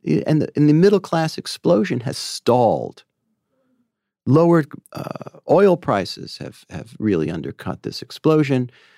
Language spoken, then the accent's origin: English; New York, United States; You know, I'm a New Yorker. I love New York.